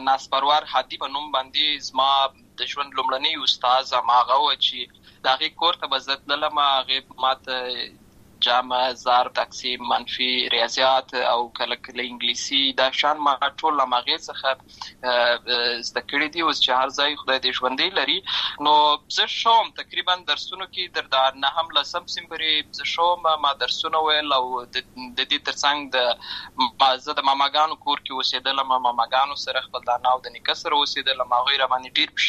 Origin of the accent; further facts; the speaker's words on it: Lashkar Gah, Helmand, Afghanistan; also born or lived in Uruzgan; زه په اصل کې د اوروزګان ولایت یم، اما زه په هلمند ولایت لشکرګاه کې پیدا شوی یم. امالته لوی سوی یم، امالته مې ښوونځی لسته ده